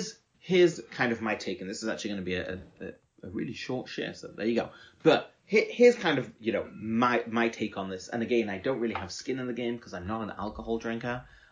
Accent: Manchester, North West England, United Kingdom; I come from Manchester, which is fond of its chumrat.

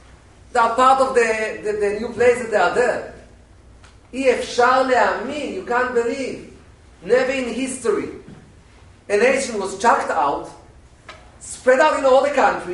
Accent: Israel; I told him, I'm from Israel.

